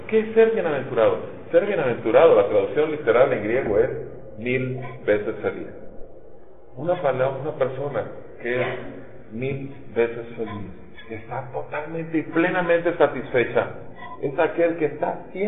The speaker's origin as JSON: {"language": "Spanish", "country": "Mexico", "said": "como mexicanos que podemos traer 15 Biblias en la mano y nadie nos dice nada."}